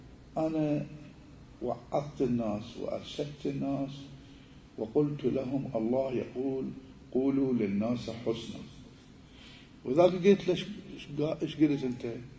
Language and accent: Arabic; Iraq; مثل ما يعبرون عندنا بالعراق عسكا